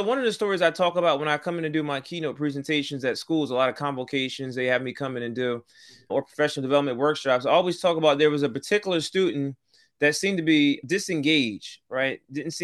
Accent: Trenton, New Jersey, United States; I'm from Trenton, New Jersey. So that's where I'm originally born and raised, in the city of Trenton, New Jersey. It's a small area. It's about 7 square miles, about 85,000 people.

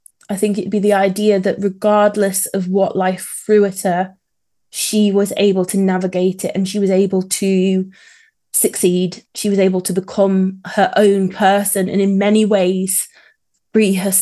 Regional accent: Madeley Wood, West Midlands, United Kingdom; I'm from the East Shropshire coalfield. I wouldn't say, oh, by the way, I'm from Telford. Well, Telford didn't exist then, but I wouldn't go, yeah, so I'm from Madeley Wood.

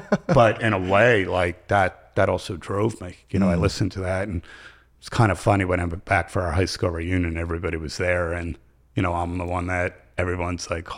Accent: Livingston, New Jersey, United States; well, I was from Livingston, New Jersey, upper middle class suburban area predominantly, a lot of tight knit Italian families, Jewish families.

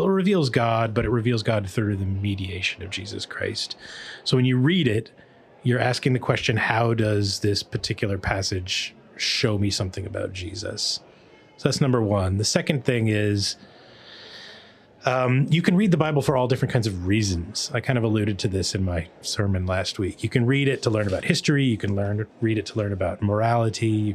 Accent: United States; I'm from the States.

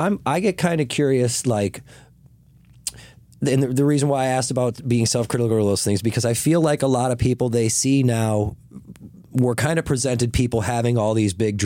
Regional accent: Wisconsin, United States; born there; I was born in Wisconsin.

